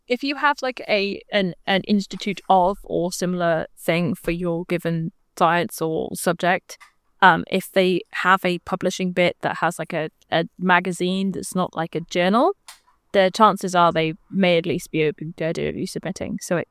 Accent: Wales, United Kingdom; because God knows I don't sound Welsh at all. I promise I'm not a fraud. I am from Wales.

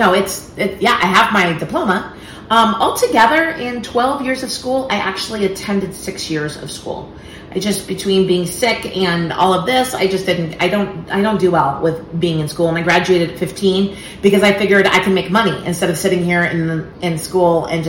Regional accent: California, United States; And so I'm from California. I don't know if everybody else knows. So I am based out of California.

